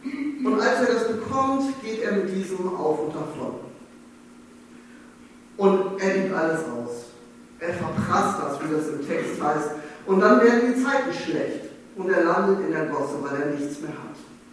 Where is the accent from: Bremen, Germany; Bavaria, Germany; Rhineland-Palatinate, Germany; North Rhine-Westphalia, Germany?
Bremen, Germany; now in Berlin, Germany; ich bin Pastorin in Berlin, aber ich komme ursprünglich aus Bremen und habe in Oldenburg studiert.